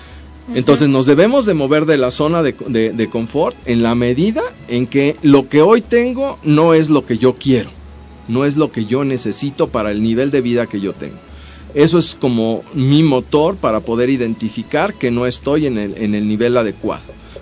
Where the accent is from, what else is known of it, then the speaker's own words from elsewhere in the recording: Mexico; como mexicanos vemos la vida de una manera.